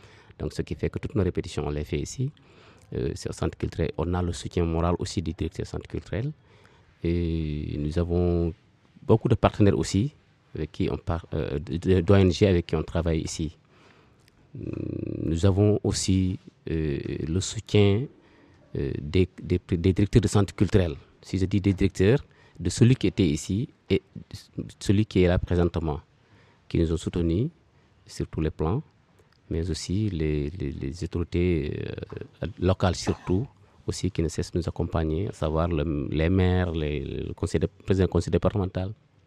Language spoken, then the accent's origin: French; Kédougou, Senegal; Nous sommes tous natifs de Kédougou, résidents encore à Kédougou commune.